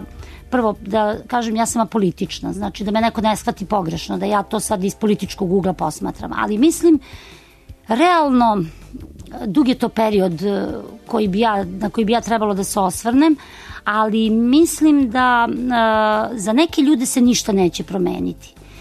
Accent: Belgrade, Serbia; Tu mogu da kažem da kao Beograđanka imam hendikep.

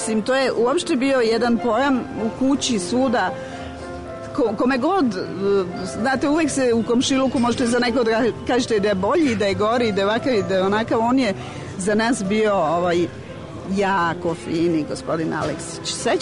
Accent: Belgrade, Serbia; Rođena sam u Beogradu u Kraljice Natalije ulici

